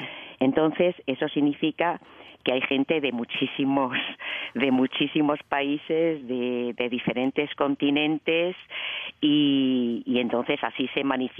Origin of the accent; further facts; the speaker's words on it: A Coruña, Galicia, Spain; now in Switzerland; Yo soy española, gallega, de La Coruña.